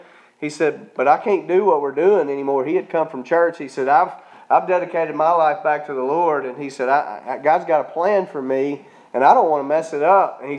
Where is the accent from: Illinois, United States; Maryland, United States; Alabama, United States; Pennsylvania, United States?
Alabama, United States; Florence; I was born and raised down here in Florence, Alabama, to a good family, but not a godly family.